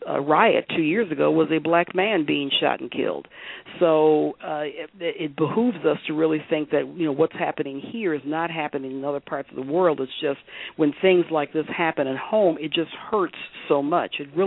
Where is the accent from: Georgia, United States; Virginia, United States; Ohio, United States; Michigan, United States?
Michigan, United States; now in Massachusetts, United States; including my home state of Michigan, have some kind of stand your ground law. Thank God, here in Massachusetts, we don't have it